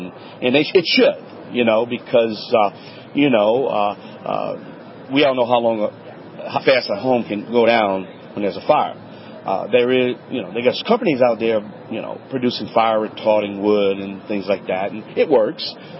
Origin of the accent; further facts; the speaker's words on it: Louisiana, United States; you're listening to Home Talk USA